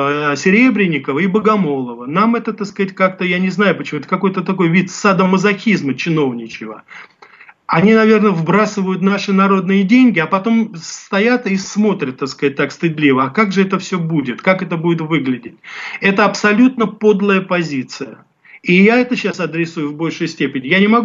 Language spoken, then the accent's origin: Russian; Russia; когда он узнал, что я журналист из России